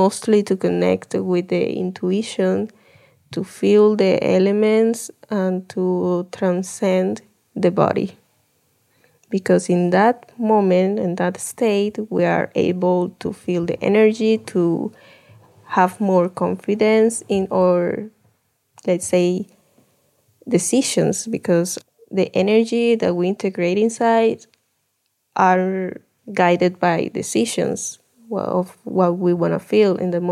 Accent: Venezuela; My tribe, we say they are the guardians of the medicine called Jopo. But ayahuasca wasn't really the medicine of the community of the Venezuelan Amazon.

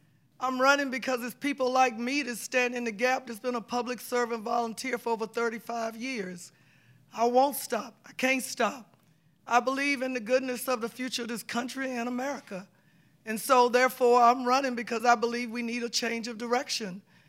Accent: Winston-Salem, North Carolina, United States; I was born and raised in Winston-Salem all my life. My parents came to North Carolina from South Carolina.

